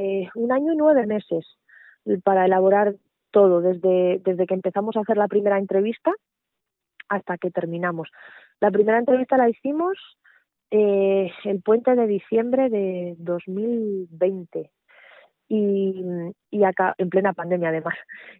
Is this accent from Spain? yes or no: yes; Segovia, Castile and León, Spain; Y al final pues terminé enfocándome en Segovia porque es mi tierra.